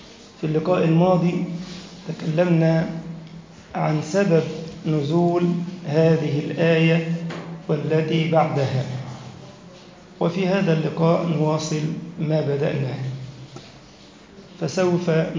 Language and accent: Arabic; Egypt; اللهم اجعل بلدنا مصر أمنا أمانا سخاء رخاء